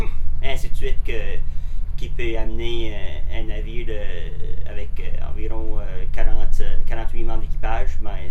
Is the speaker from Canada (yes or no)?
yes; Mavillette, Nova Scotia, Canada; Je viens de la Nouvelle-Écosse, d'un petit village appelé Mavillette, à la baie Sainte-Marie. C'est un petit village de pêcheurs. J'ai grandi sur l'eau.